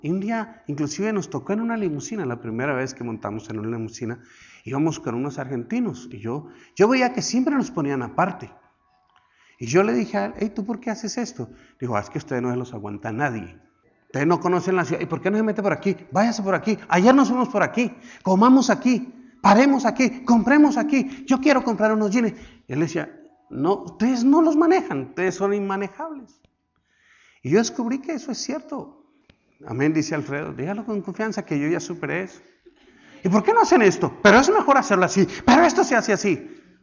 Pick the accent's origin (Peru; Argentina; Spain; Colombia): Colombia; now in United States; yo mismo soy colombiano. Pero cuando yo llegué acá a los Estados Unidos